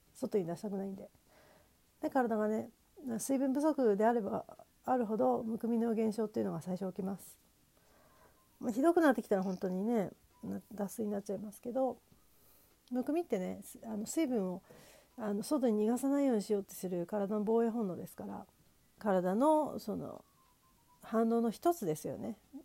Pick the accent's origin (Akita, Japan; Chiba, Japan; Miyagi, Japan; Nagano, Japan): Nagano, Japan; now in Nagoya, Japan; まだ長野はねちょっとまだ寒いんであれですけど、名古屋に住んでると